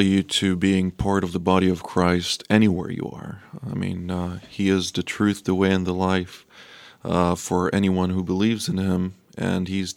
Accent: Israel; Well, I'm very happy to say that growing up in Israel, we knew in the past almost every believer out there.

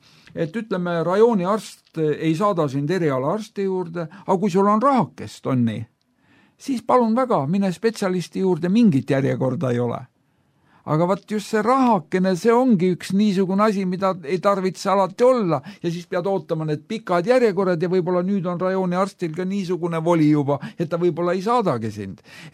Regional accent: Tallinn, Harju County, Estonia; Lapsena, kui ma kasvasin ju Pirita ringraja ääres

